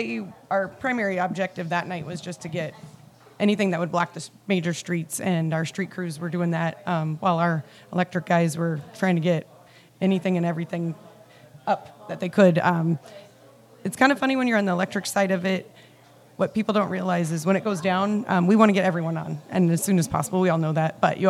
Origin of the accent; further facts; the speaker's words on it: Nebraska, United States; It was nothing I've seen, and I'm from Nebraska. We've got tornadoes.